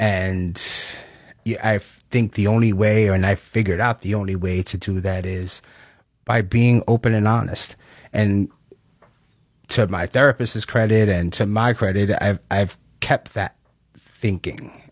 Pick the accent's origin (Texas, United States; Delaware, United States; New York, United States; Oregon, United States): New York, United States; I'm from New York. I don't know if New York has